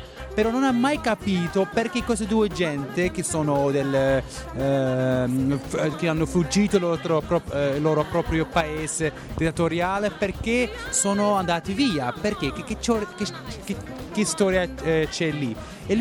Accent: Netherlands; first language Dutch/Moroccan Berber; Italian is a second language; io sono venuto dall'immigrazione, sono cresciuto in Olanda non con una doppia identità, però più con doppie lingue, l'olandese fuori, il berbero marocchino a casa.

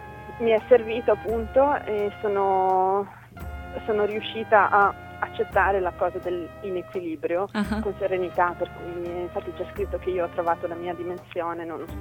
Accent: Bosnia & Herzegovina; Italian is a second language; perché allora io da bosniaca non mi posso arrabbiare.

